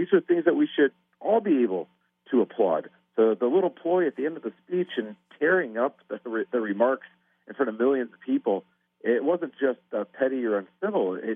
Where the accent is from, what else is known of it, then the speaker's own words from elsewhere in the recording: Midwest, United States; Iowa is a Midwestern state, and I'm from the Midwest as well.